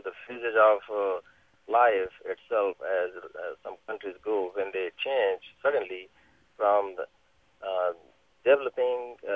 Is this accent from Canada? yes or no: no; India; now in Dallas, United States; I'm in Dallas, Texas. It's a nice program you have right now. And actually, I am from India